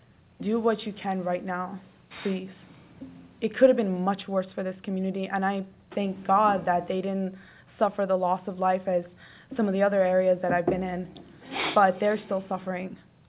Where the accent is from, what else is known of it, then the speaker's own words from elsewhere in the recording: Michigan, United States; now in Texas, United States; I'm from Michigan. I came here solely for the ability to help people in their time of need.